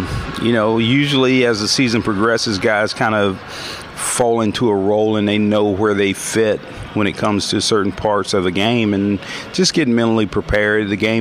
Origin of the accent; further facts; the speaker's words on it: Florida, United States; You know, I'm from Florida. Right before a hurricane hits, there's a calmness in the rain.